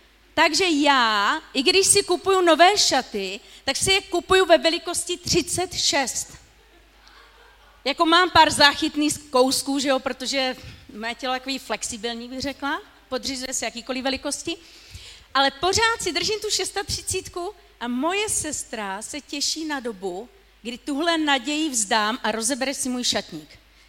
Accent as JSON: {"language": "Czech", "town": "Jaroměřice nad Rokytnou", "region": "Vysočina Region", "country": "Czechia", "said": "protože já pocházím z Jaroměřic nad Rokytnou."}